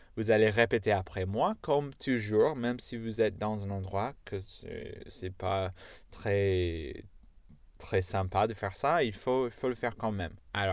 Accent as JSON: {"language": "French", "country": "United States", "accent": "American", "second_language": "French", "said": "Je suis américain, donc j'ai pas d'accent anglais parfait, j'ai l'accent américain parfait parce que je suis américain."}